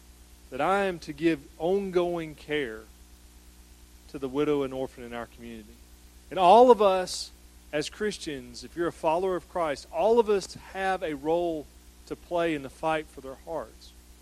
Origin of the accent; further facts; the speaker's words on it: Columbus, Mississippi, United States; I'm from Columbus, Mississippi.